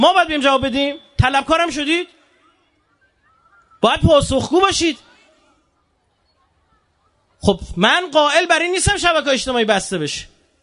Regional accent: Iran; ما ایرانیم

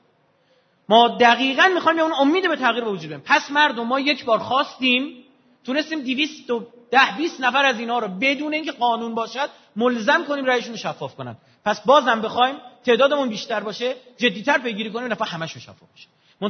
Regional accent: Iran; ما مریخ که نیومدیم که تو این مملکت بزرگ شدیم

